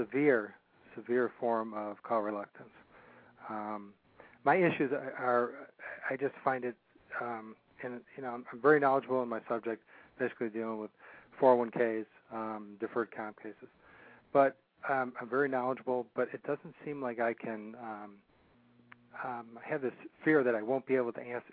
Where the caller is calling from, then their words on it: Michigan, United States; Michigan.